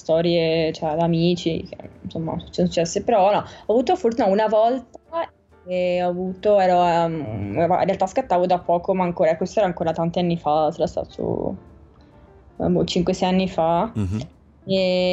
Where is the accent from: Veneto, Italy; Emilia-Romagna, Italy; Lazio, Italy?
Veneto, Italy; Venice; poi appunto da veneziano senza patente